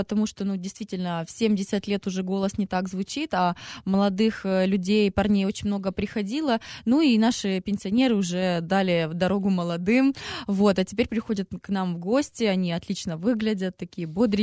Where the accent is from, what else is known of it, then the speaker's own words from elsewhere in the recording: Donetsk, Donetsk Oblast, Ukraine; в Донецке я не была уже больше 3 лет